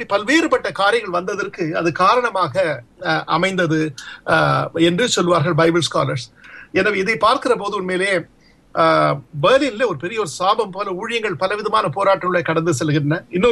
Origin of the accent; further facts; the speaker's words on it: Delhi, India; also born or lived in Pune; நான் நார்த் இந்தியால இருந்து டெல்லியில் நாங்கள் வளர்ந்தோம், டெல்லி பூனாவிலே. நான் படித்ததெல்லாம் ஹிந்தி, இங்கிலீஷ், மராட்டி லாங்குவேஜில் படித்து விட்டு தமிழோட வந்தபோது தமிழ் தெரியும் எங்களுக்கு